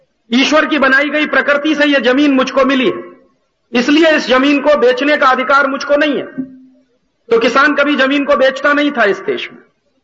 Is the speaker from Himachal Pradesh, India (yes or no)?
no; Uttar Pradesh, India; मैं जिस प्रदेश का रहने वाला हूं, उत्तर प्रदेश